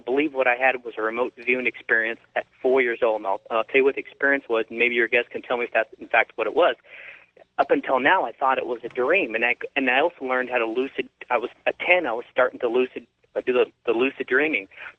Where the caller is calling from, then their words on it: San Diego, California, United States; I'm calling from San Diego, listening to you on 600 KOG.